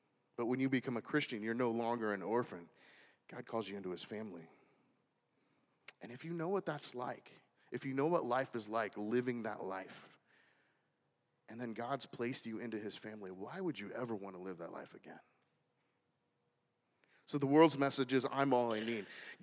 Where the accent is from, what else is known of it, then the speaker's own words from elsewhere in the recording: California, United States; I grew up in Southern California, so she used to take me to the store called House of Fabrics.